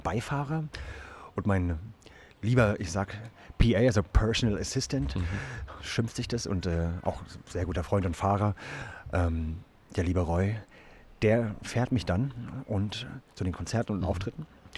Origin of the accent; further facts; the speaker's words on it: Berlin, Germany; Ich glaube, in der Ostseeküste bin ich geboren und bin mit 1 nach Berlin gezogen und habe dann, bis ich 37 war, dort gelebt.